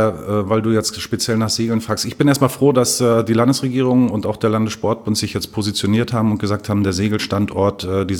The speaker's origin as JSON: {"language": "German", "town": "Rostock", "region": "Mecklenburg-Vorpommern", "country": "Germany", "said": "auch als Rostocker sage ich"}